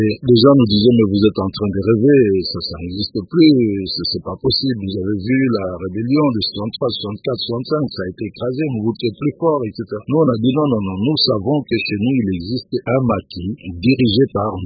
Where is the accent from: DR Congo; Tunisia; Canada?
DR Congo; Lubumbashi, Katanga; also born or lived in Kinshasa; Bon, je suis originaire du Maniema, mais je suis né au Katanga, à Lubumbashi exactement, le 3 mars 1947.